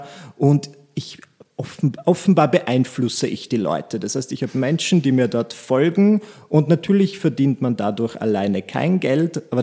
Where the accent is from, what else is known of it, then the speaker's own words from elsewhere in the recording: Burgenland, Austria; now in Vienna, Austria; In Wahrheit bin ich ein Burgenländer